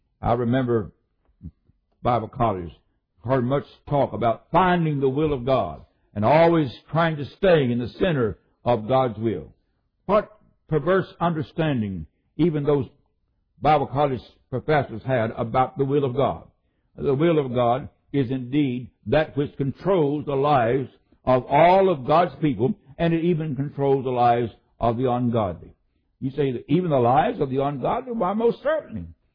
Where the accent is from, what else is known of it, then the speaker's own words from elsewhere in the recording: Dilbarton, West Virginia, United States; A man who was the sheriff there in the county from which I'm from, born in, and in the very town that I grew up in Dilbarton, West Virginia.